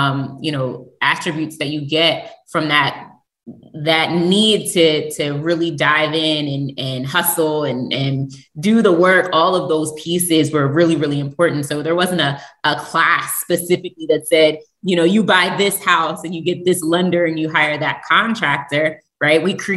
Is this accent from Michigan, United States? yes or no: no; Pennsylvania, United States; Myself, I'm from actually outside of Philadelphia, close to Lincoln University.